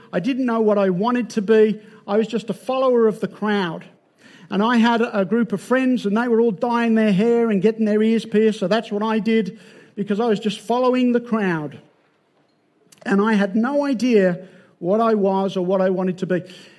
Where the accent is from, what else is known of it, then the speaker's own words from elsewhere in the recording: Birmingham, West Midlands, United Kingdom; I grew up in Birmingham, England. I was born and raised there. In fact, I was born in the house my mum still lives in. And I was there for 26 years. And I was born into a secular home.